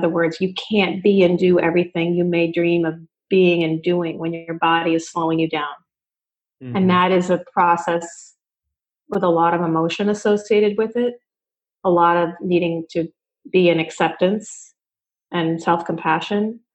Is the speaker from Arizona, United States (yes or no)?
no; Swampscott, Massachusetts, United States; I'm from Swampscott, Massachusetts. I am a wife and mom.